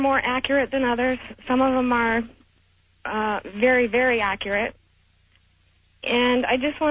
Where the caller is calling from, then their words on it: Ewa Beach, Hawaii, United States; I'm calling from Eva Beach.